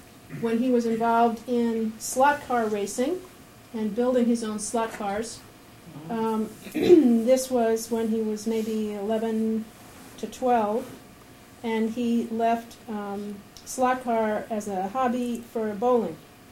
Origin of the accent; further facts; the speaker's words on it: Ardsley, New York, United States; We grew up in Ardsley, New York, which is a very small suburb of New York City in Westchester County. It's about 20, 25 minutes north of the city